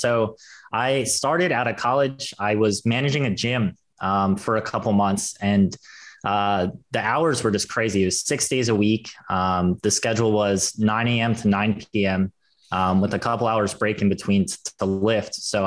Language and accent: English; Philadelphia, Pennsylvania, United States; So I'm from Philadelphia, and that's where my investment journey started